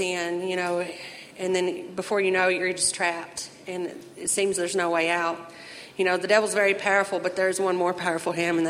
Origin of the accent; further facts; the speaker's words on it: Cookeville, Tennessee, United States; I'm 35 years old. I'm from Cookeville, Tennessee.